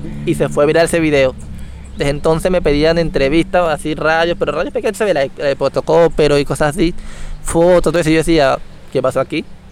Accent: Charallave, Miranda, Venezuela; also born or lived in Caracas; Yo nací en Caracas, okay. La maternidad Concepción Palacio, que es la maternidad más vieja de Caracas, la primera. Pero me crié los primeros 4 años en Charallave, en un lugar que le llamaban el Piedral, porque puras piedras lo que hay

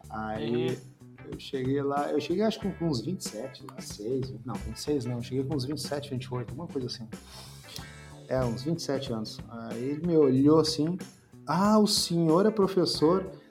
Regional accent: Porto Alegre, Rio Grande do Sul, Brazil; Ah, eu sou de Porto Alegre e tal.

